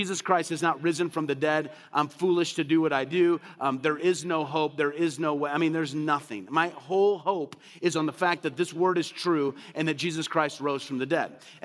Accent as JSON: {"language": "English", "region": "Illinois", "country": "United States", "tie": "born or raised there", "said": "I was raised in Illinois. I mean, farmers were always like, it's got to be knee-high by the 4th of July to be good."}